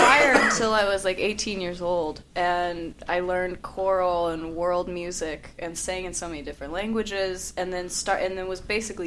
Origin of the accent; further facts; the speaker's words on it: North Carolina, United States; also born or lived in Aberdeen / Southern Pines; I was born in North Carolina originally. Oh. All my family lives there.